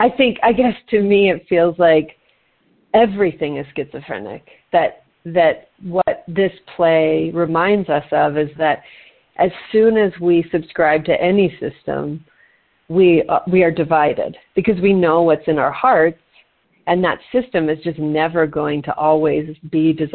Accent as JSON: {"language": "English", "region": "California", "country": "United States", "tie": "born or raised there", "also_born_or_lived": "Mancos", "said": "Yeah, I'm from smaller towns. I was born actually in Mancos, and then I grew up mostly in the Santa Cruz Mountains in California."}